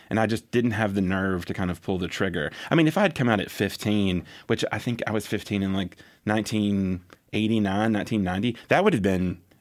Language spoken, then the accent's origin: English; Anniston, Alabama, United States; Well, I grew up in Anniston, Alabama, which is for the most part, it was a military town, and we had a pretty large military base there, Fort McClellan.